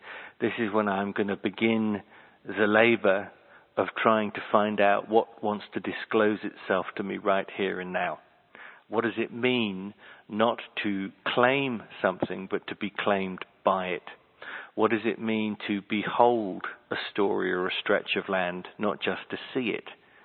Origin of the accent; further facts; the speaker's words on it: South West England, United Kingdom; I come from the West Country of England, come from a county called Devon, where variants of my family have been there for 200 years.